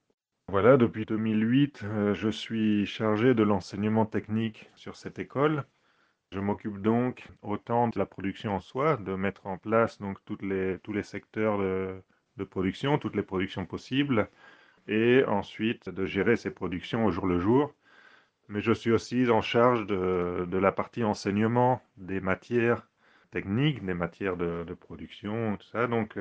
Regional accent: Normandy, France; now in Argentina; j'ai 41 ans, je suis français, donc de Normandie, de Seine-Maritime.

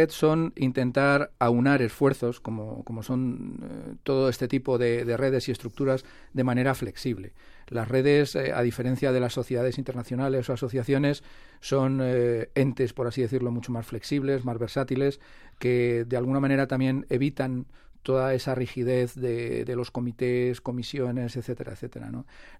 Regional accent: Spain; born there; nacimos en España pues con programas sobre la naturaleza

